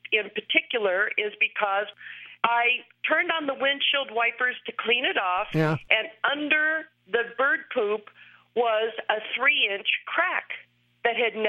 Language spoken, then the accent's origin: English; Glenwood Springs, Colorado, United States; I'm from Glenwood Springs, Colorado.